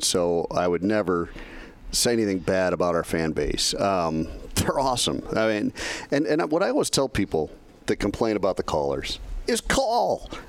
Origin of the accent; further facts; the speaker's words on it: Chicago, Illinois, United States; I grew up in Chicago, and Notre Dame football, on Sunday morning you'd get